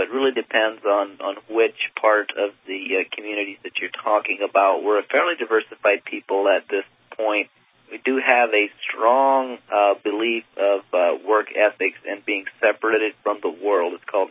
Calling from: Michigan, United States; I'm actually calling from Michigan.

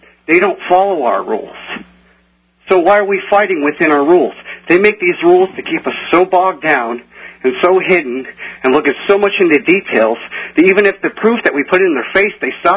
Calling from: Iowa, United States; Hello, yes, I'm calling from Iowa, and it's hard to explain.

